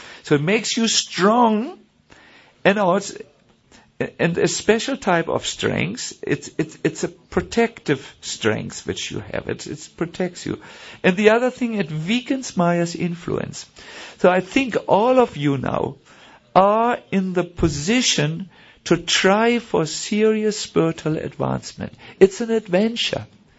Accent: Germany; I'm from Germany, it's not so easy for me to do this, you know.

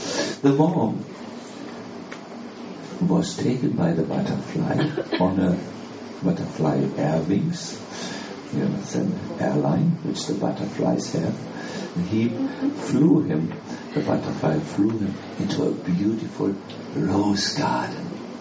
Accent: Germany; Now, because I am from Germany, you have to forgive me for my choice of examples

